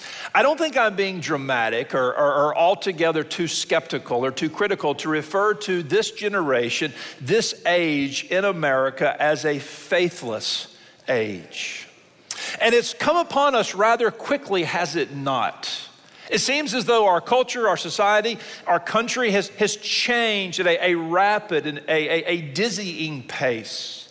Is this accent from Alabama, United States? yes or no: yes; Mobile, Alabama, United States; I'm from the Gulf Coast, from Mobile, Alabama, as is my wife.